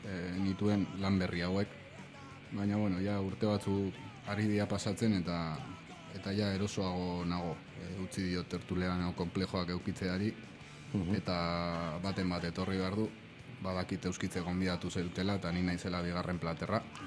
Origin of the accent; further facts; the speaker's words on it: Pamplona, Navarre, Spain; born there; Bueno, Iruñan jaio nintzen